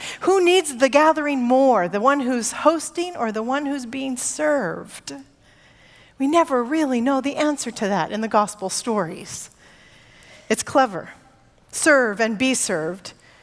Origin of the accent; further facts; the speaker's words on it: Northwest, United States; Keep in mind, I'm from the Northwest.